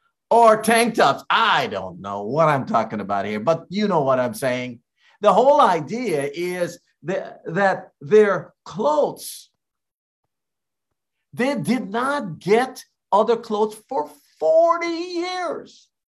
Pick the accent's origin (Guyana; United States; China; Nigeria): Guyana; when I grew up in Guyana, I was born in Guyana, and we didn't have a refrigerator at a period of time in our lives.